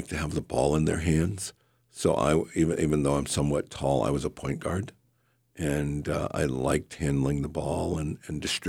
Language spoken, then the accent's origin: English; Ohio, United States; also born or lived in Angoon; now in Alaska, United States; I'm a Southeast Alaska guy. I proudly like to call home and the people of Angoon have proudly kind of embraced me and allowed me to call that home. I lived there for quite a while. My kid's mother hails from there. But Ohio is where I originated from.